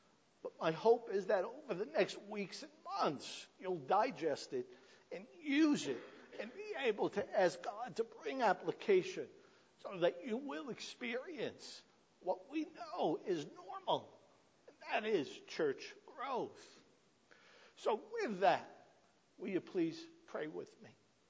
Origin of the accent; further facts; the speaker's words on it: New York City, New York, United States; I come from South Brooklyn in New York City. And I went to sleep with that wonderful Brooklyn echo.